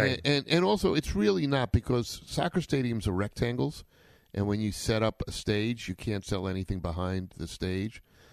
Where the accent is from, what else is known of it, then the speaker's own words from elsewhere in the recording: New York, United States; we had, well, I'm a New Yorker, so Channel 11 had the Yankees and Channel